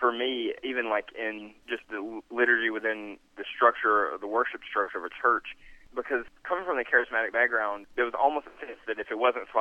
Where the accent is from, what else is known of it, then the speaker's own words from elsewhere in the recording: United States; growing up in America, which is like one of the greatest empires that has ever existed, going back and coming from a family that is full of people in the military and red-blooded American